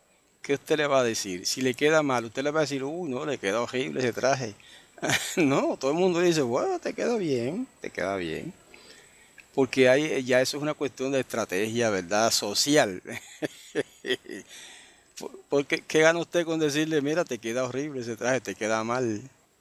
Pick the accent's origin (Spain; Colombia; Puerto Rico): Puerto Rico; Guayama; Y es que en mi pueblo, Guayama, de Puerto Rico